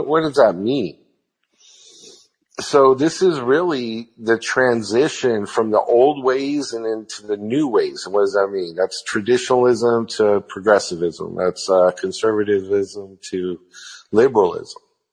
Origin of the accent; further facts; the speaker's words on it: San Francisco, California, United States; I'm from San Francisco, so that's very kind of prominent.